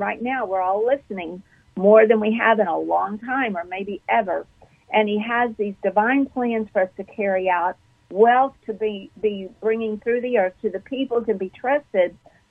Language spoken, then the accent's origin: English; Texas, United States; accent: Texas; now in Kansas City, United States; It's been 12 years now in Kansas City from Texas. I'm a transplant. I still got my Texas accent.